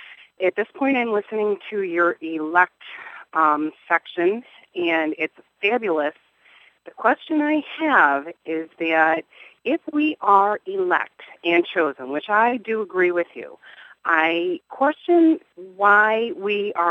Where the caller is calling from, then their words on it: Buffalo, New York, United States; I am calling from the Buffalo, New York region.